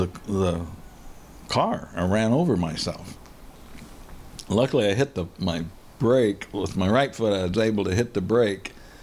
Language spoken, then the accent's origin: English; Albuquerque, New Mexico, United States; And growing up in Albuquerque, we'd go to Speedway Park.